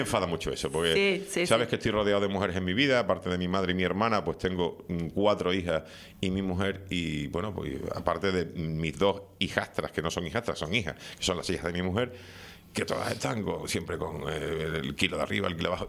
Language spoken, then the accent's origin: Spanish; Andalusia, Spain; porque yo soy andaluz